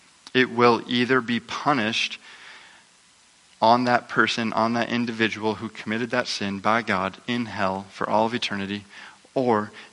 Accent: Montana, United States; I grew up in Montana, and in Montana, in the northwest corner, there's a big river, the Flathead River

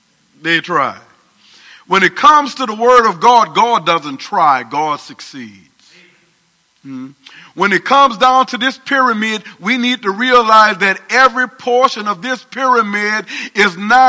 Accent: New Orleans, Louisiana, United States; In other words, I'm from New Orleans. Some people can say it different. Greater New Orleans, the Crescent City, however you want to say it. But there are certain things about New Orleans that I grew up with that I love.

